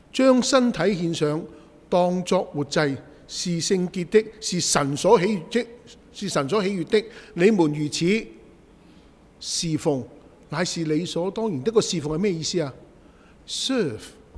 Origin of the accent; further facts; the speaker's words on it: China; 特别呢我们是华人，我们中国人，我经常都说我们中国人和以色列人很像的